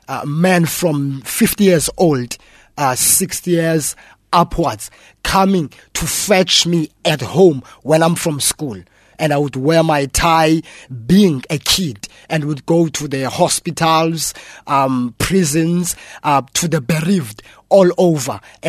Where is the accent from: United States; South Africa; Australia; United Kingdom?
South Africa; Port Elizabeth, Eastern Cape; I'm from South Africa and in a province called Eastern Cape. And within that province, we have got a city called Port Elizabeth. This is where I hail from.